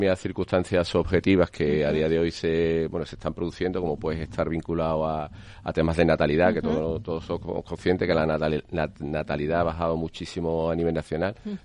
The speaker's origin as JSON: {"language": "Spanish", "town": "Seville", "region": "Andalusia", "country": "Spain", "tie": "born there", "also_born_or_lived": "Madrid, Spain / Bogotá, Colombia", "said": "Sevilla, donde nací, en Madrid estuve un tiempo con Price, y en Bogotá, en Colombia"}